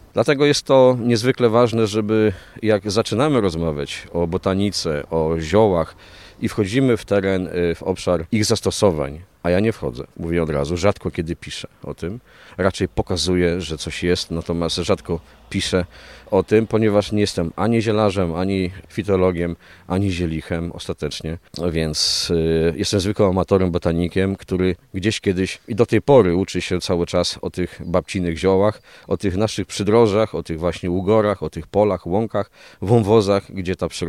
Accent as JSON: {"language": "Polish", "town": "Kołobrzeg", "region": "West Pomeranian Voivodeship", "country": "Poland", "said": "Ja jestem z Kołobrzegu, więc z bardzo daleka"}